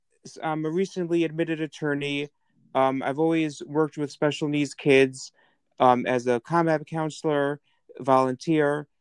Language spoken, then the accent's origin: English; Brooklyn, New York, United States; So it's Flatbush born and bred. I went to elementary school here in Brooklyn.